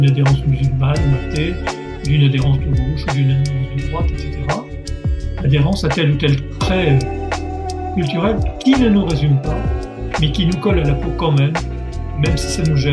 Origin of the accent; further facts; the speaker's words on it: France; Philippe et moi, on est français tous les deux, mais on n'est pas que français.